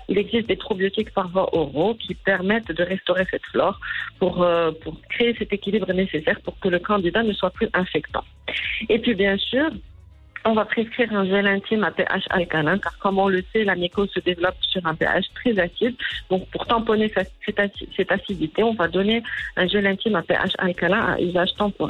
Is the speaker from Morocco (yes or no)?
yes; Morocco; Donc ça c'est classique chez nous au Maroc, on aime bien chauffer l'eau.